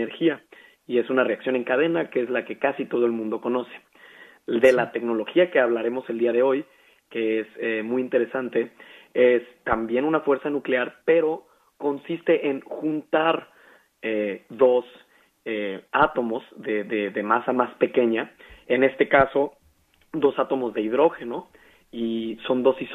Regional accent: Mexico; now in Berlin, Germany; Yo soy mexicano y la sufro mucho. Tengo que tener muchas chamarras. Es un clima muy diferente a lo que estaba acostumbrado.

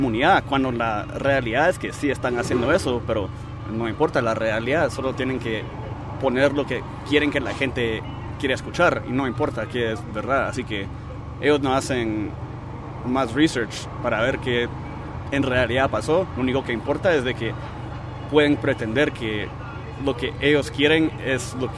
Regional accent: Guatemala; also born or lived in Miami, United States; now in Denver, United States; He estado acá ya por 15 años. Nací en Miami, pero viví la mayoría de mi vida en Guatemala.

